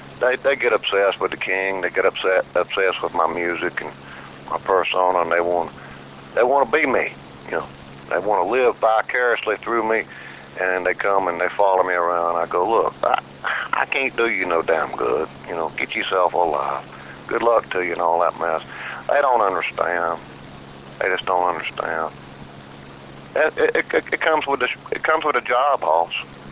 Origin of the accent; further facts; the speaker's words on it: North Carolina, United States; born there; I mean, I just say I was born in North Carolina, somewhere between the mountains and the ocean.